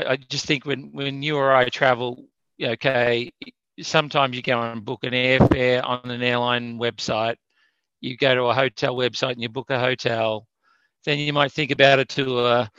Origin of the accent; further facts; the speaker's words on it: Australia; Like, I come from Australia, and I don't think it's just a typical Australian thing